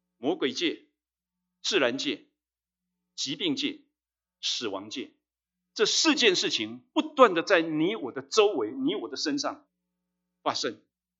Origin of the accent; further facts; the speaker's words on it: Taiwan; 我从台湾来，上个月台湾至少三个台风